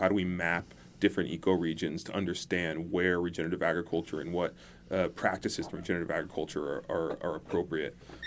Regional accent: Santa Barbara, California, United States; I was born and raised here in Santa Barbara. In the last 10 years, I've been evacuated 5 different times. My home burned to the ground that I grew up

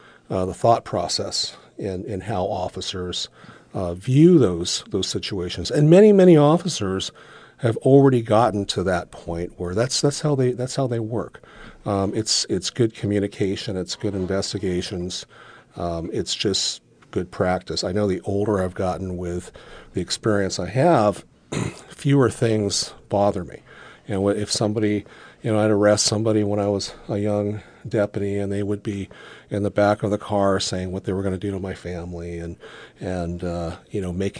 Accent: California, United States; also born or lived in Berkeley / Oakland; I was born in East L.A., and I lived, I actually grew up in motels. And so... we had moved from town to town all over California and ended up, lived in Berkeley, lived in Oakland.

